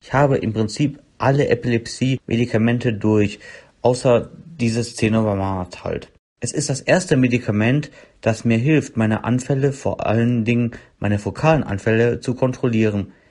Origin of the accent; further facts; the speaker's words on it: Düsseldorf, North Rhine-Westphalia, Germany; Ich komme aus Düsseldorf.